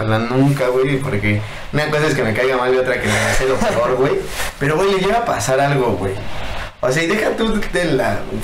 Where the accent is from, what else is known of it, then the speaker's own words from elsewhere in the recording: Mexico; como somos los mexicanos, hasta tres te dan.